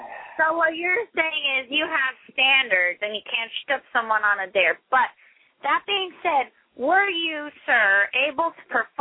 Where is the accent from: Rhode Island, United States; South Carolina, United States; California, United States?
California, United States; San Diego; born there; I was born in San Diego. Everybody speaks Spanish, right?